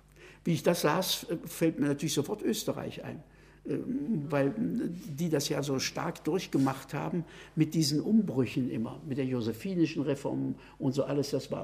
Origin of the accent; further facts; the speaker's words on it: Germany; Also ich kann als Deutscher hier nicht sagen, ich würde fast sagen.